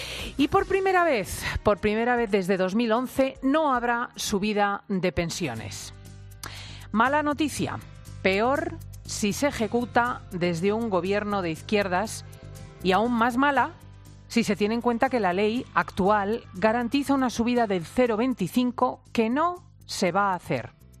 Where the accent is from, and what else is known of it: Spain